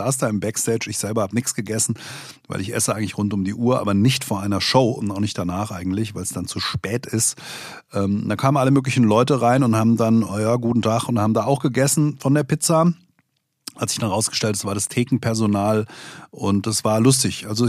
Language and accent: German; Hesse, Germany; bin Hesse, bin in Hessen unterwegs